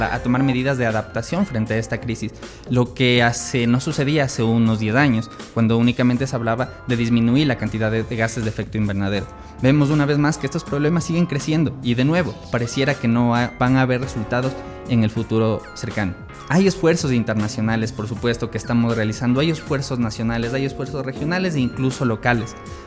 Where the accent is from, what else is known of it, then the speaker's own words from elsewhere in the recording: Quito, Pichincha, Ecuador; nosotros que somos de Quito pudimos experimentar la sequía en nuestra ciudad, en la capital